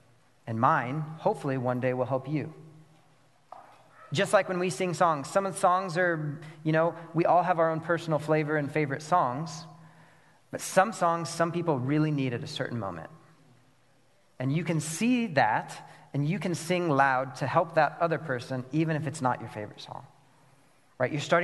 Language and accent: English; Kansas City, Missouri, United States; We come from Kansas City.